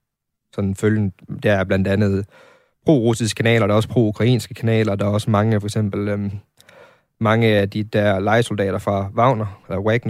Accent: Aalborg, North Denmark Region, Denmark; Jeg er 28 år fra Aalborg.

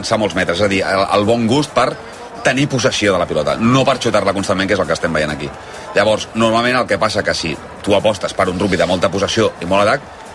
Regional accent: Catalonia, Spain; els catalans, els que som del Barça...

